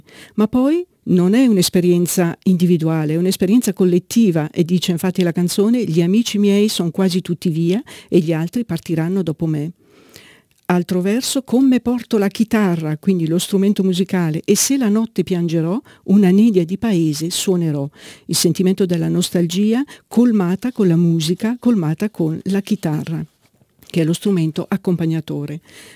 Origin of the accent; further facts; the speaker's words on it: Lombardy, Italy; in provincia di Bergamo, quindi un paesino della mia terra d'origine